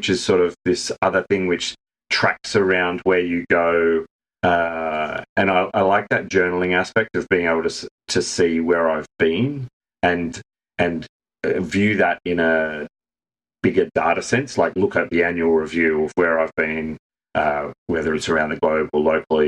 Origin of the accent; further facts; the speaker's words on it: Sydney, New South Wales, Australia; so I grew up in Sydney